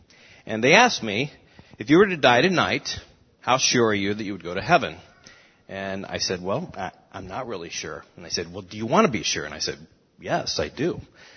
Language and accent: English; Anderson, United States; I was born and raised in Anderson. Our family attended a United Methodist church.